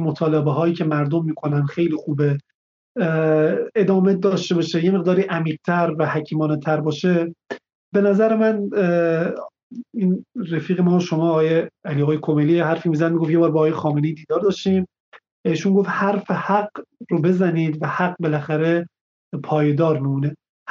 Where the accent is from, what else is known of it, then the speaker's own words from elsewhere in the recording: Mashhad, Razavi Khorasan, Iran; من مشهدی هستم